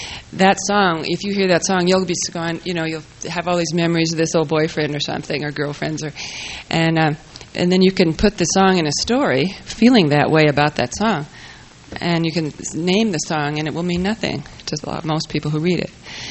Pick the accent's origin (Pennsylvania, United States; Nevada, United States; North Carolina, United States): Nevada, United States; Las Vegas; I grew up in Las Vegas and saw many kinds of people and all that, you know, and it was a real interesting place to be